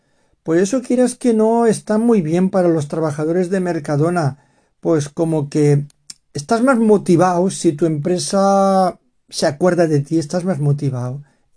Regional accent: Valencian Community, Spain; es vecina de la ciudad de donde soy yo, de donde estoy emitiendo este podcast.

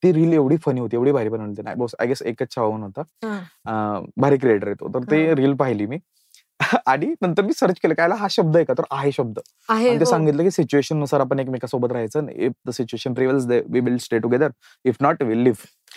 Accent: Koregaon, Maharashtra, India; माझं गाव मधवापूरवाडी किनी मधलं गाव आहे, कोरेगाव तालुका सातारा, आणि माझं इंट्रोडक्शन कधीही बदलणार नाही.

